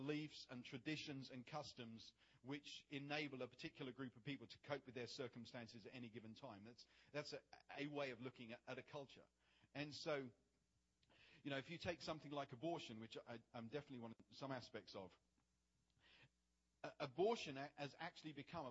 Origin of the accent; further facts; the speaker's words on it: England, United Kingdom; moved away as an adult; Obviously, I'm not from these parts. I'm from England. I lived there until 2001.